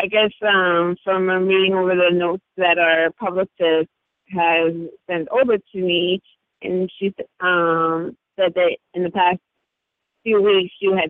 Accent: Bronx, New York, United States; So being a New Yorker, and I'm a New Yorker, I'm not a Long Islander. I am a Bronx girl.

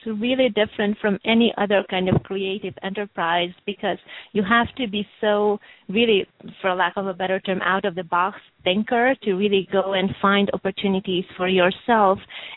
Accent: Hungary; also born or lived in Romania; now in Los Angeles, United States; I was born in Hungary and really born and raised both in Hungary and Romania. And as I was growing up, I lived all over Europe, so basically in six other countries before I moved to Los Angeles, where I currently

